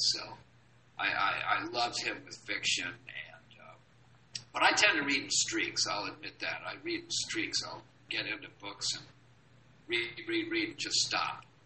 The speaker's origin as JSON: {"language": "English", "region": "New York", "country": "United States", "said": "Well, yeah, I am originally from New York, but my parents were divorced, so we lived a lot of different places."}